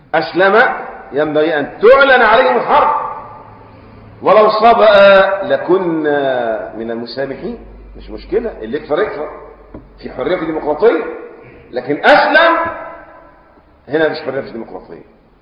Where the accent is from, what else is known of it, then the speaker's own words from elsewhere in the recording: Egypt; هيمنة زي يقولوا احنا عندنا في مصر كده ايه همهمة